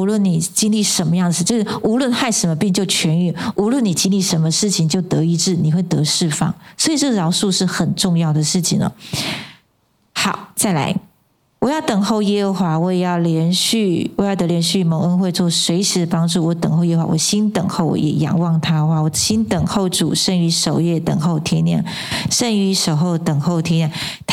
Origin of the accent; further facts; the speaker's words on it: Taiwan; 但是我们台湾人的心要一致